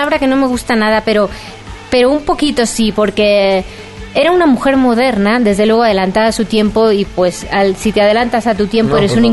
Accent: Spain; now in Mexico; Bueno, yo como española

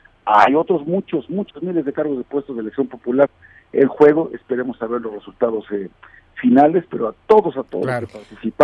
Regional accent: Mexico; todos los que somos mexicanos

